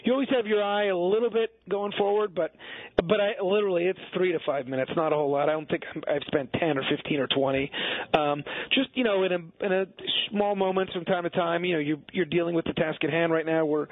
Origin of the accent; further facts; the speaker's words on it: Canada; I'm Canadian.